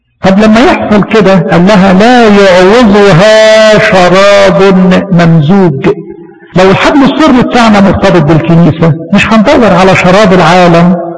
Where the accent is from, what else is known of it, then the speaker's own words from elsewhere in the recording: Egypt; عندنا في مصر الى حد ما يعني هو البني ادم يقدر يروح الكنيسة كل يوم، ما ينفعش السبت ينفع الحد ينفع الاثنين، عندنا يعني الدنيا سهلة شوية عن عندكم